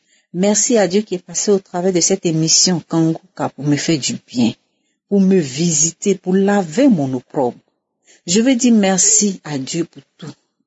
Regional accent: Côte d’Ivoire; now in Morocco; Je suis une Ivoirienne vivant au Maroc.

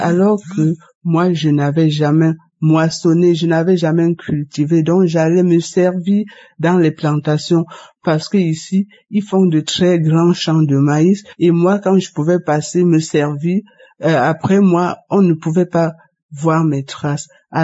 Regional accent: Cameroon; now in France; Je suis une Camerounaise vivant en France.

